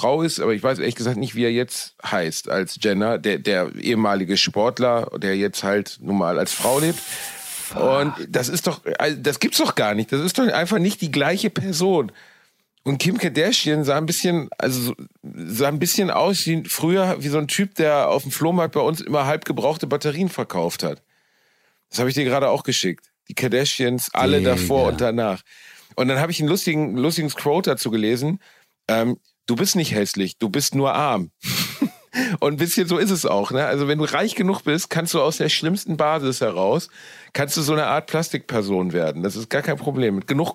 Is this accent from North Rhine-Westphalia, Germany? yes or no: yes; Cologne, North Rhine-Westphalia, Germany; Ich bin wieder in meiner Heimatstadt Köln angekommen